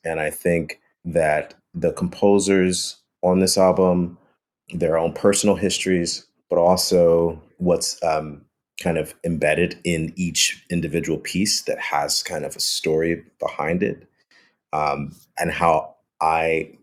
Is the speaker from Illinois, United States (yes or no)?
yes; Chicago, Illinois, United States; even when I was growing up in Chicago, the only reason I got an opportunity to play music was mainly because there was a music program started specifically because music was taken out of the public schools in Chicago.